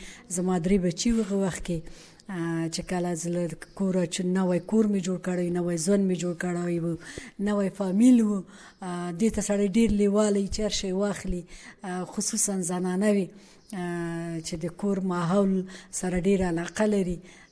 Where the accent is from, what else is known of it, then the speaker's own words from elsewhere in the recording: Kabul, Afghanistan; now in Pakistan; زه په 1991 کې د افغانستان نه مهاجر شو راغلنو. دلته زه په کبابیانو کمپ کې اوسېدلم تقریبا موږ څلور کاله هلته اوسېدلو.